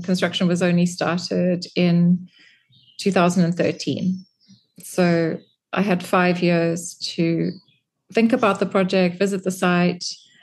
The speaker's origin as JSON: {"language": "English", "country": "South Africa", "lives_now": "London, United Kingdom", "said": "I'm South African originally, so I still have family in Johannesburg, and I go and visit them on the way."}